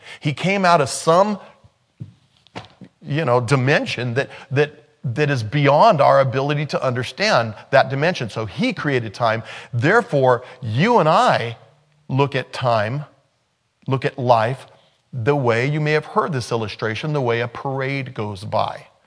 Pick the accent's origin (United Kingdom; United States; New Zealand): United States; You can't, well, I'm an American, so I'm Christian.